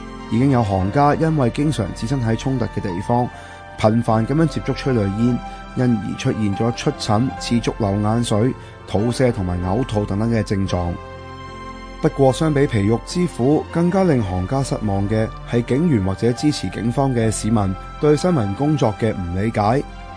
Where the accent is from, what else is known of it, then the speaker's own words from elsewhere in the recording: Hong Kong; 但在你同我的老家香港